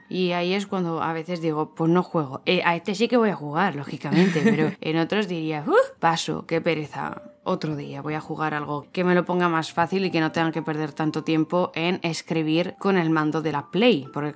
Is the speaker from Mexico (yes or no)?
no; Spain; Si es gratis, pa' la saca, que somos españoles.